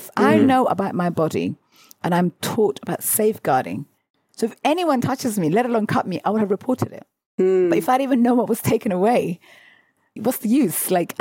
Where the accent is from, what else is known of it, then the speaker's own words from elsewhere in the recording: United Kingdom; Especially as British people, we don't talk about sex.